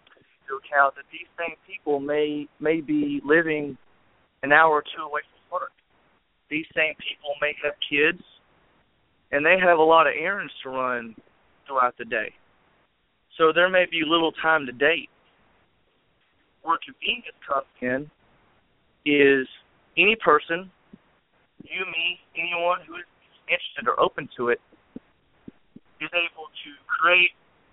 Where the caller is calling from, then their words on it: Valley, Alabama, United States; I'm calling from Valley, Alabama.